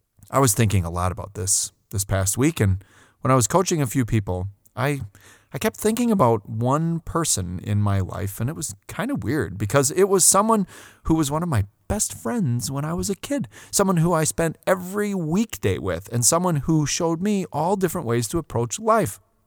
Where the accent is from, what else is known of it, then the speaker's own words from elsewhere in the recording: Port Washington, Wisconsin, United States; We grew up in Port Washington, Wisconsin, on Lake Michigan.